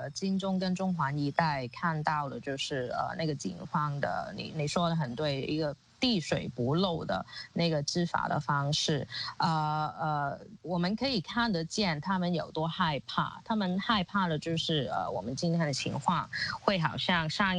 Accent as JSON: {"language": "Chinese", "country": "Hong Kong", "said": "然后把那个法律强加于我们香港人的身上"}